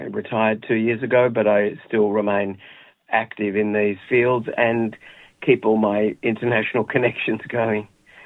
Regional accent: Australia; born there; I was born in Australia. My parents migrated from southern Italy, from Calabria

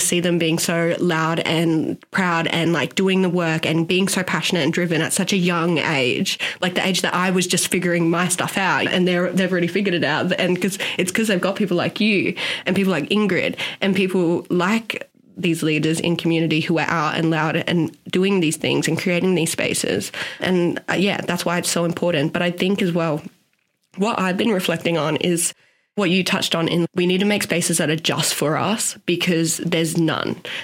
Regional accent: Kwinana, Western Australia, Australia; I'm already walking in as a black fella, already have prejudices, and like growing up in Kwinana, they find out I'm from Kwinana

